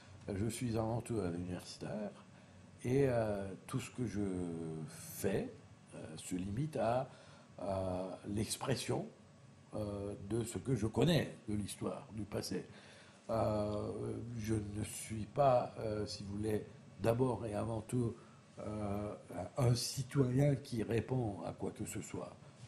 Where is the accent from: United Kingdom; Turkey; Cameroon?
Turkey; Istanbul; j'étais entouré d'Arméniens jusqu'à ma maison, n'est-ce pas, en étant quelqu'un qui est né et grandi à Istanbul.